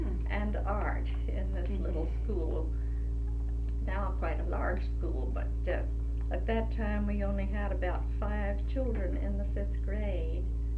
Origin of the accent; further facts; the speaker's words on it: Baltimore, Maryland, United States; born there; also born or lived in California; I was born in Baltimore, Maryland in 1896.